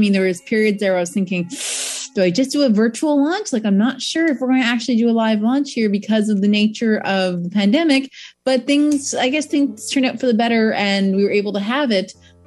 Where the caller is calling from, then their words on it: Montreal, Quebec, Canada; I'm calling in from Montreal